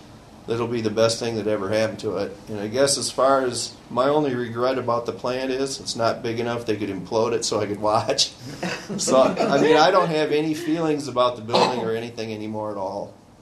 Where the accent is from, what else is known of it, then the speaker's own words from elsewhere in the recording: Detroit, Michigan, United States; I guess after growing up in Detroit and after the riots, seeing how the whole attitude changed down there, one reason I won't live in Detroit is the people's attitudes.